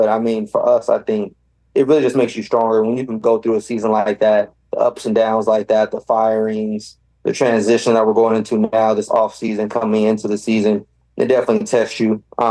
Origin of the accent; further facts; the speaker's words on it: Fresno, California, United States; I didn't grow up in a big city. I grew up in Fresno, California. People call it the armpit of California and things like that.